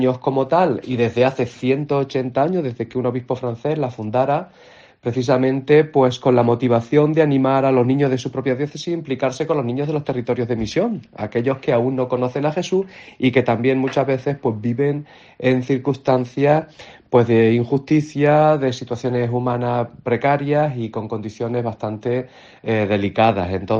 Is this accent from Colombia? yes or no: no; Spain; debemos sentirnos también como españoles orgullosos sanamente porque somos el primer país